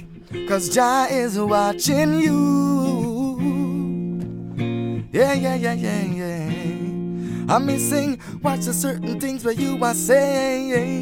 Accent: Kenya; I'm a Kenyan artist.

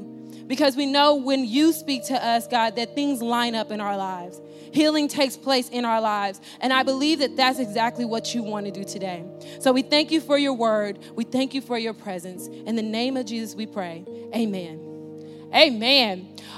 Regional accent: Springfield, Illinois, United States; For me, my community started back in Springfield, Illinois. This is my hometown. Springfield, Illinois, it is a very small town where basically everybody knows everybody.

